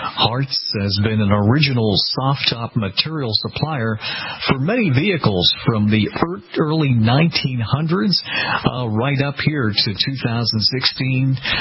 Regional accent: Needham, Massachusetts, United States; now in Florida, United States; I grew up in Needham, Massachusetts, and have spent 99% of my life in Massachusetts, presently living in Florida down here for a broadcasting project.

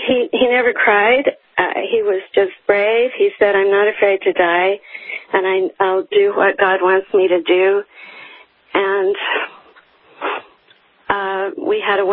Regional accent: Salt Lake City, Utah, United States; I was born and raised in Salt Lake City.

